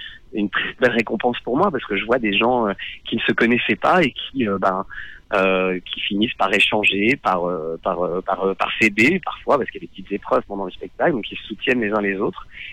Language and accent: French; Hauts-de-France, France; Moi j'ai passé mon enfance dans le Nord-Pas-de-Calais.